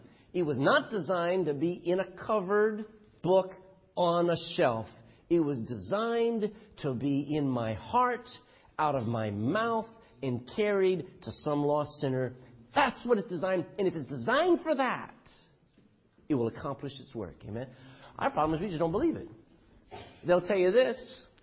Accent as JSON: {"language": "English", "region": "Texas", "country": "United States", "said": "I come from Texas. And there are a few Texans who know how to lasso things."}